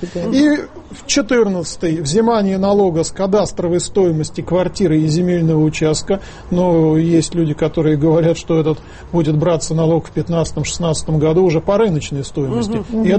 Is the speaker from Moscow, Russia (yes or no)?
yes; Moscow, Russia; я, как москвич, скажу.